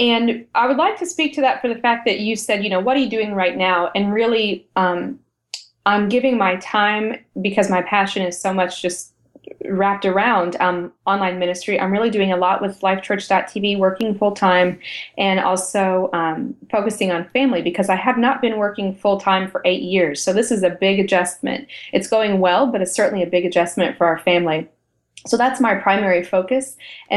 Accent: United States; Yeah, we're American. Yes, we live here.

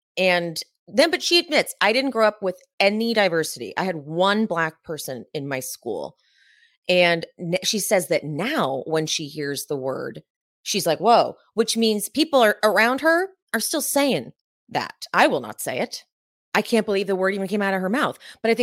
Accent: California, United States; I know I'm from a city, I'm from the Democratic state of California

